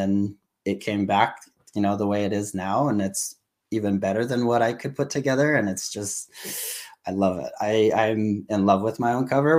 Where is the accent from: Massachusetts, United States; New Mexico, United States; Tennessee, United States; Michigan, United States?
New Mexico, United States; so I'm from New Mexico. I am from the state that everyone forgets is a state.